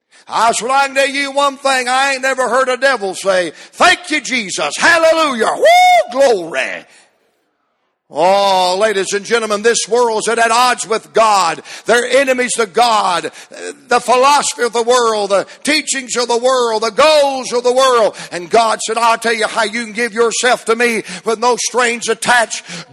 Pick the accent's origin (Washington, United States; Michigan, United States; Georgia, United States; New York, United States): Georgia, United States; Atlanta; I said, son, I'm from Atlanta, Georgia. Bring it on! I live in Atlanta, dude.